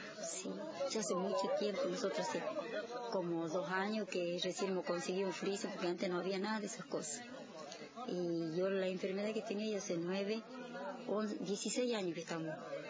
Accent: San Félix, Santiago del Estero, Argentina; De acá nomás, de San Félix.

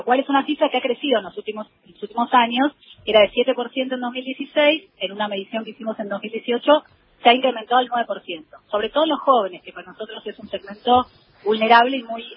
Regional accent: Argentina

